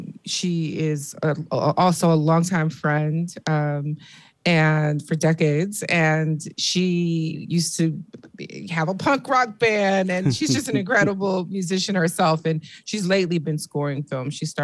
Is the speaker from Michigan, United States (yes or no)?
yes; Michigan, United States; I grew up on East Lawn between Charlevoix and Verner.